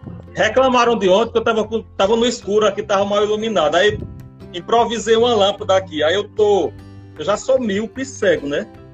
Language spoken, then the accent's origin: Portuguese; Pernambuco, Brazil; meio amatutado como sertanejo pajauzeiro que nós somos. Nós somos e nós seremos.